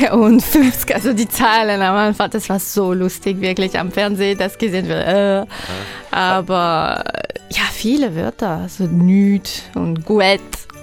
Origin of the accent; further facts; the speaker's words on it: France; now in Switzerland; ich komme aus Frankreich und ich bin sehr happy, sehr stolz in der Schweiz zu wohnen.